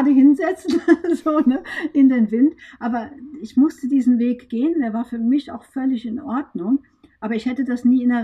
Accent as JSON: {"language": "German", "region": "Rhineland-Palatinate", "country": "Germany", "tie": "born or raised there", "said": "Ich bin hier bei uns in Rheinland-Pfalz im Westerwald groß geworden, da gibt es kein Open Water."}